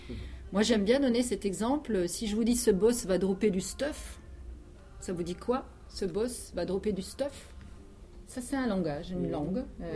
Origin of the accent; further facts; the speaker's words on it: France; je suis une bonne française, j'ai toujours peur de m'exprimer en langue étrangère